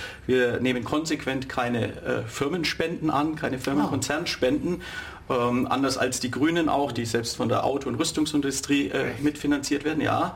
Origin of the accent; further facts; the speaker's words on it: Berlin, Germany; now in Nuremberg, Germany; Ich komme ursprünglich aus Berlin, man hört es aber nicht mehr.